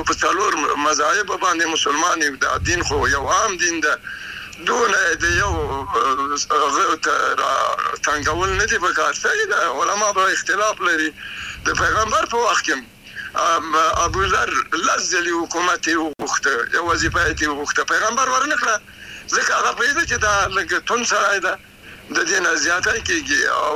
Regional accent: Afghanistan; زه افغان یم نارینه

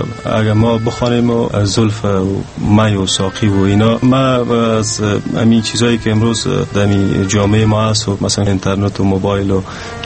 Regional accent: Parwan, Afghanistan; also born or lived in Kabul; در یک خانواده فرهنگی به دنیا آمدیم، از ولایت پروان می باشم و فعلا در کابل زندگی می کنیم. فارغ دارالعلوم عربی کابل هستم.

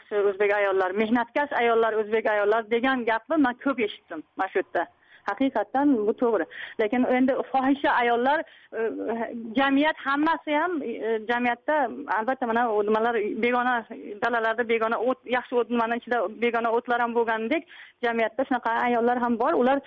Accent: Tajikistan; men Uskudarda yashadim-da, Uskudarda qaysi do'konga kirmang, avval so'raydi. Masalan, qayerliksiz deydi, aksentingizdan bilib, "Ke men tojikistonlik" desam

